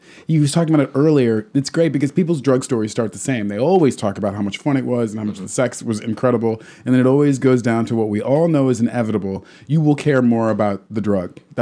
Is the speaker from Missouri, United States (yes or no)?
yes; Missouri, United States; You know, I'm from Missouri, and the drug laws there are incredibly strong.